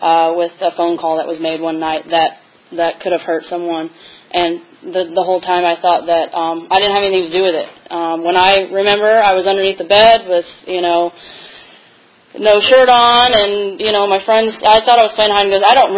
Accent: Tennessee, United States; moved away as an adult; my hometown, which I'm from Tennessee. I've only been in Virginia for a year now.

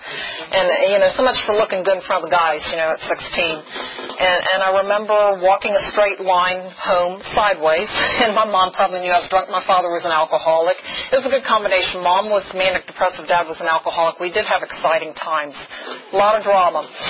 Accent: Virginia, United States; And usually, I'm from Botetourt County, actually

